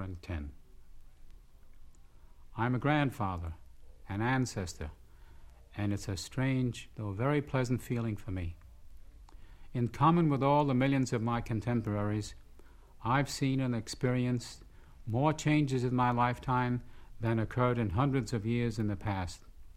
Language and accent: English; New York City, New York, United States; I was born and brought up in New York City on the Lower East Side, in a Jewish home and neighborhood.